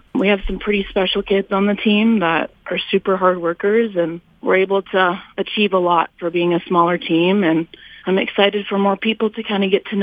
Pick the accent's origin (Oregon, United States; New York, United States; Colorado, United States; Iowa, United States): Colorado, United States; Fort Collins; I am actually from Fort Collins, Colorado. I came up to South Dakota to swim at USD